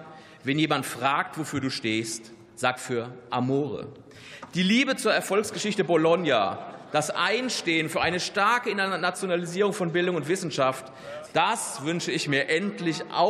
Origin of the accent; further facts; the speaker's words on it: Heidelberg, Baden-Württemberg, Germany; über meine Heimatstadt Heidelberg. So viel Lokalpatriotismus sei mir an dieser Stelle erlaubt.